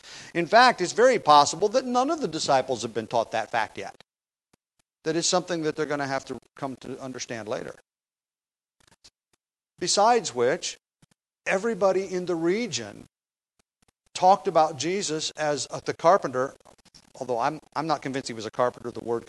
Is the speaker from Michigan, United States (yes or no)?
no; Lafayette, Indiana, United States; born there; I was born in Lafayette, Indiana, but a lot of people, I've been here for 19 years, a lot of people simply describe me as the preacher in Athens